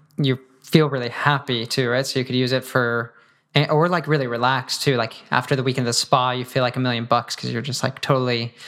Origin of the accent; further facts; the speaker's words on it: Colorado, United States; Because I'm from Colorado.